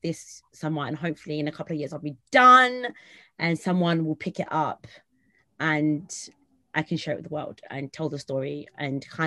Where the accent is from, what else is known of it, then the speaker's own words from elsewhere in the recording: London, United Kingdom; Like I grew up in South London, which is in Essex, and there's a strong Zimbabwe community there.